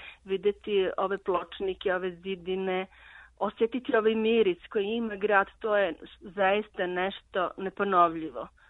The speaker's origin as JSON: {"language": "Serbian", "town": "Niš", "country": "Serbia", "moved": "as an adult", "said": "Bio je student kod nas u Nišu, tako da sam onih 90-ih kad je počelo neko teško vreme za nas, došli smo ovde na kratko, a u stvari ostali smo."}